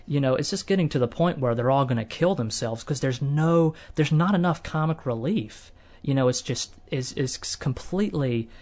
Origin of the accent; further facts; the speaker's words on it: Wilson, North Carolina, United States; I think they still have one in my hometown of Wilson.